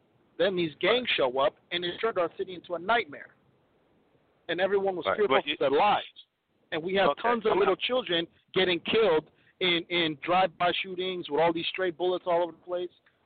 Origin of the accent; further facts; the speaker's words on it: Midwest, United States; like I'm from the Midwest, right? So I have family in Chicago.